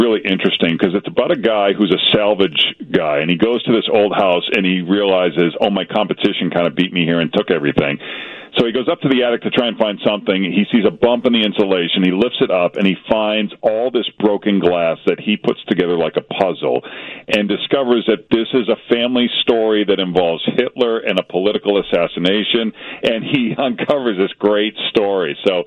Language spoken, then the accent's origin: English; Boston, Massachusetts, United States; it was fun to go to Boston, my hometown, and do the Salem witches and to do the Revolution and to do 19th century spiritualism and all these things I kind of grew up